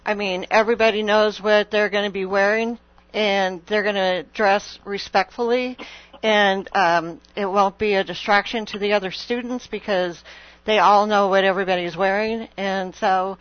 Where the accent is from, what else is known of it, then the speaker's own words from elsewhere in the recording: Colorado, United States; I'm from Colorado. We had a lot of hail there.